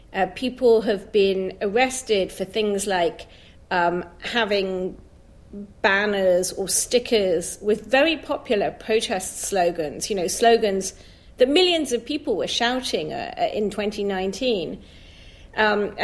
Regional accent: Hong Kong; I grew up in Hong Kong, so my parents moved there when I was a very small child. And so I grew up there, and then I worked as a journalist there.

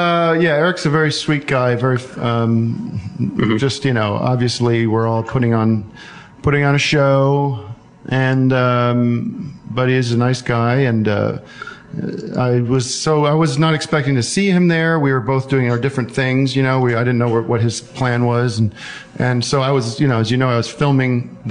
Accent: Brooklyn, New York, United States; Jesus, you know, I grew up in Brooklyn, and a lot of people, still live there.

